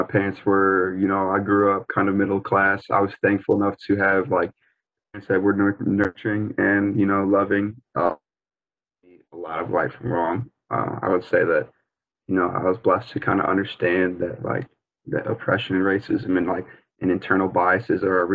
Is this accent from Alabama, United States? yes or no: no; St. Louis, Missouri, United States; I'm 22 years old. I'm from St. Louis, Missouri, and came to Iowa State to do mechanical engineering.